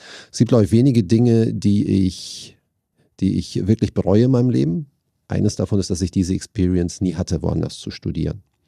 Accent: Hamburg, Germany; born there; Bin Familienvater, zwei Kinder, 4 und 6. Gebürtiger Hamburger, liebe Hamburg, Wahlhamburger und gebürtiger Hamburger zugleich.

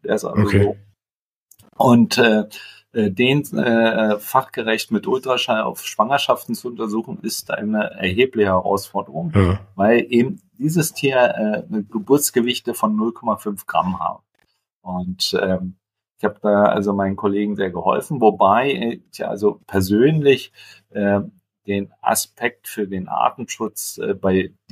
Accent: Germany; ich bin in der DDR groß geworden

